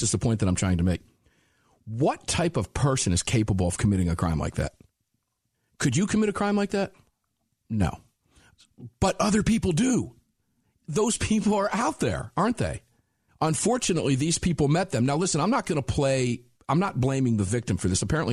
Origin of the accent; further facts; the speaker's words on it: United States; As an American, I couldn't go across the border anymore.